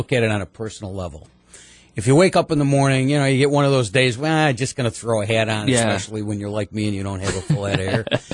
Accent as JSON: {"language": "English", "town": "Utica", "region": "New York", "country": "United States", "tie": "born or raised there", "said": "I grew up in Utica, 1930 Rector Street. My mom and dad … born and raised in the city of Utica."}